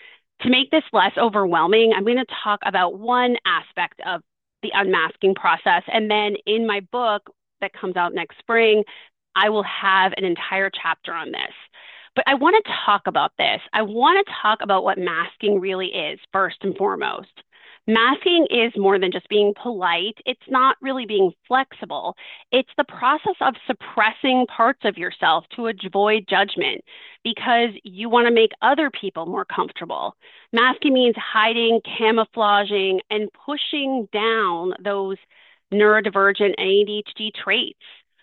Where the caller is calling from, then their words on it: Concord, Massachusetts, United States; I'm joining you from Concord, Massachusetts